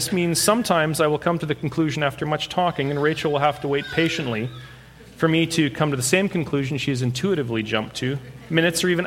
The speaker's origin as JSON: {"language": "English", "town": "Serowe", "region": "Central District", "country": "Botswana", "tie": "born there", "said": "I was born in Botswana, the country above South Africa, in a town called Serowe, in March of 77."}